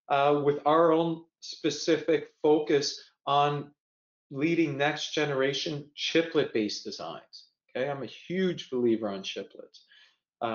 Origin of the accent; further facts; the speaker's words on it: Canada; So I'm a Canadian, but with a lot of American friends.